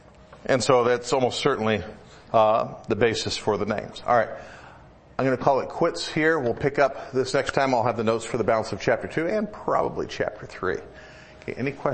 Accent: Birmingham, Michigan, United States; I grew up in Birmingham, Michigan.

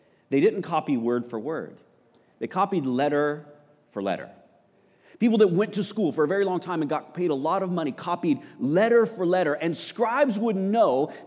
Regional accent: Texas, United States; don't spell it the French way, I'm from Texas, baby.

